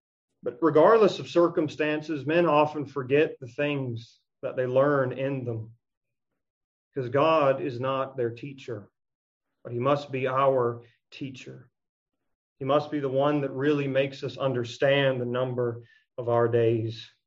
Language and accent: English; United States; And I know for myself, personally, growing up in the United States, we live in a very prosperous land.